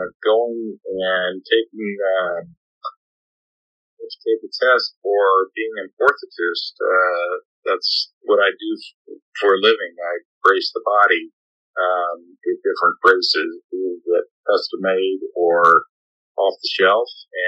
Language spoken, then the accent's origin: English; Houston, Texas, United States; I grew up in Houston, and I've been living in Houston all my life, actually.